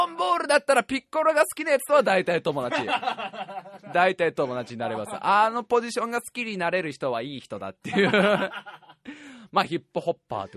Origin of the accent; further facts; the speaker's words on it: Saitama, Japan; 埼玉生まれ埼玉育ち